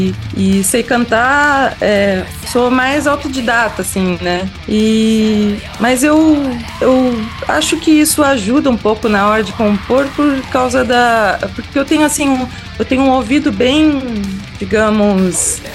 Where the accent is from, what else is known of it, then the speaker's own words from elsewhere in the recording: Rio Grande, Rio Grande do Sul, Brazil; Assim, porque a gente veio do interior, lá de Rio Grande.